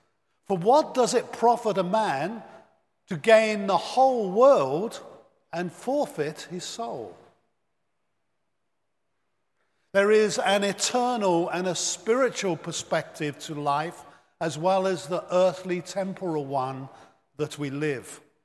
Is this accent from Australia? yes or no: no; England, United Kingdom; when I grew up in England as a young man.